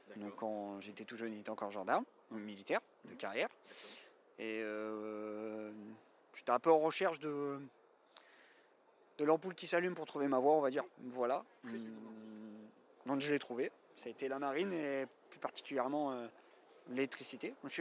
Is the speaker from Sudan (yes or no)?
no; Lyon, Auvergne-Rhône-Alpes, France; also born or lived in Bron; Donc, je suis originaire de Lyon. Je suis né à Lyon 6e et j'ai vécu à Bron. Donc, je suis vraiment d'ici, quoi.